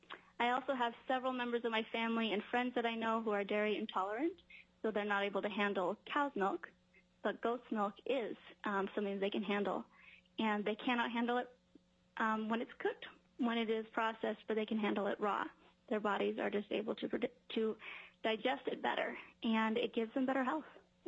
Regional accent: Alaska, United States; I grew up here in Alaska, and I was living in Idaho last year when COVID broke out.

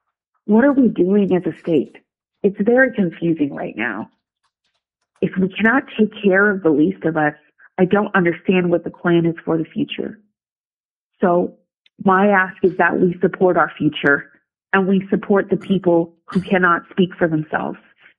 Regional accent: Anchorage, Alaska, United States; I am from the Anchorage area.

